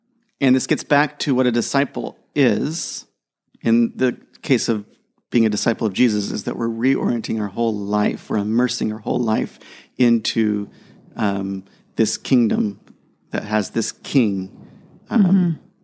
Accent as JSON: {"language": "English", "country": "United States", "tie": "born or raised there", "said": "So we think of, like when I grew up in the States, in grade school, we would start every day standing up, facing the flag."}